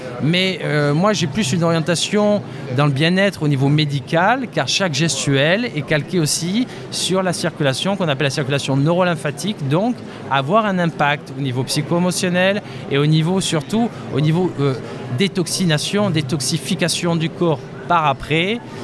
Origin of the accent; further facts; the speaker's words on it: France; Aujourd'hui, moi je ne suis pas indien, je suis français, j'enseigne cette discipline-là